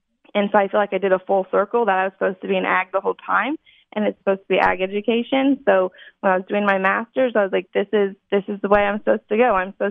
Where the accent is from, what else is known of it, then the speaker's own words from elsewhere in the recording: Cerro Gordo, Illinois, United States; So I am from Cerro Gordo, so not too far from Decatur. And I have more of a traditional agricultural background. I was raised on my family farm in Cerro Gordo, where we raised corn, soybeans, hay, and Angus cattle.